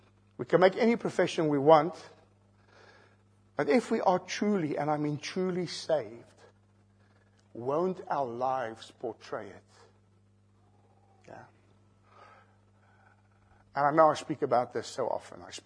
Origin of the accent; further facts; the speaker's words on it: South Africa; When I grew up in South Africa, and that's my framework of reference, I often heard the message of pastors preaching